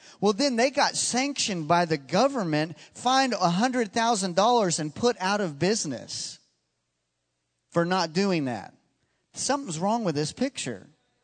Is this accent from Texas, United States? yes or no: yes; Fort Worth, Texas, United States; I said, I'm from Fort Worth.